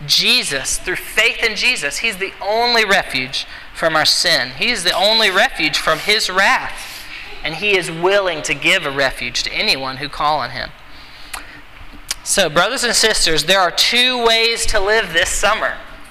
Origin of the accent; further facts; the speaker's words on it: Alabama, United States; So I grew up in Alabama